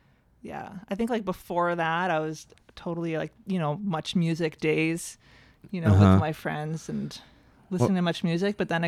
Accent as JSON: {"language": "English", "town": "Ottawa", "region": "Ontario", "country": "Canada", "tie": "born there", "said": "I was born in Ottawa."}